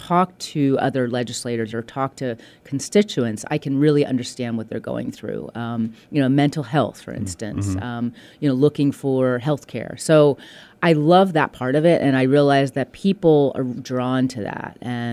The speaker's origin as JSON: {"language": "English", "town": "Galway", "region": "Connacht", "country": "Ireland", "moved": "as an adult", "lives_now": "United States", "said": "So, when I moved over from Ireland, from Galway, Ireland, my kids were very young. Mm. So 3, 5, and 7, had to kind of reinvent myself, or chose to reinvent myself after being a professor in Ireland"}